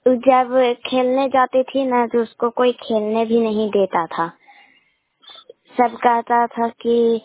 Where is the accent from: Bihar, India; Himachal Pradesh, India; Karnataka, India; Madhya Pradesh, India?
Bihar, India; मैं नालंदा जिला के रहने वाली हूँ। मैं गोड़ापुर पंचायत से बोल रहे हैं, मैं सलमान चक से बोल रहे हैं।